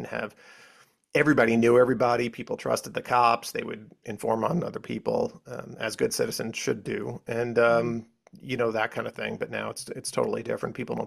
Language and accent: English; New York, United States; and I'm from Long Island